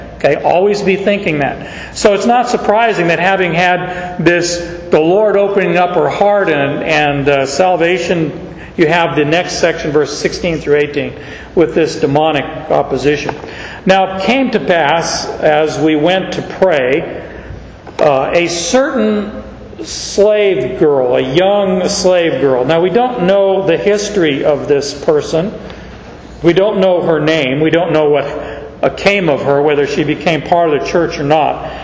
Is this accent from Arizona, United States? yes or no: yes; Arizona, United States; We're like, you know, a desert dweller talking about snow. I grew up in Arizona.